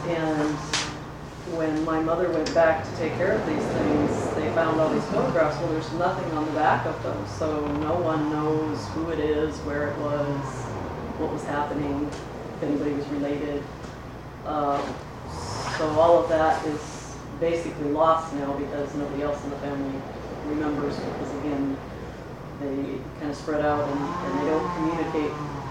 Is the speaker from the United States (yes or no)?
yes; Wisconsin, United States; also born or lived in Japan / Florida; And so I was born in Wisconsin. I was in Japan until I was in first grade. And then we went to Florida. We left there when I was in third grade.